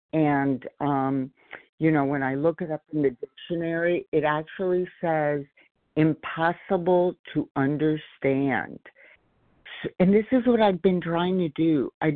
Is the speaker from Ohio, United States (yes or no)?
no; California, United States; I'm from California.